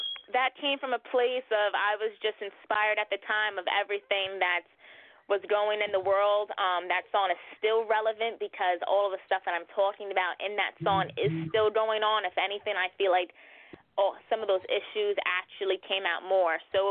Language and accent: English; New York, United States; Yeah, I'm from New York, but there's a lot of places upstate, like Hunter Mountain.